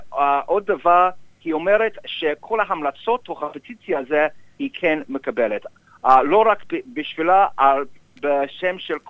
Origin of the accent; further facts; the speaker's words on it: Australia; Hebrew is a second language; אני אוסטרלי, אני יהודי, וכל הדורות של המשפחות של אבים ודודים הם פה במלבורן